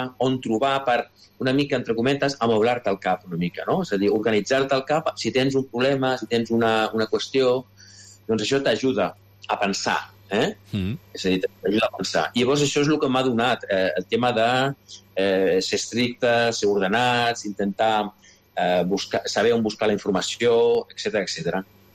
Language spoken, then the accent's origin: Catalan; Sabadell, Catalonia, Spain; Jo soc un noi de Sabadell, que lògicament va estudiar EGB, mira si que de sí. Lluny, els Salesians de Sabadell.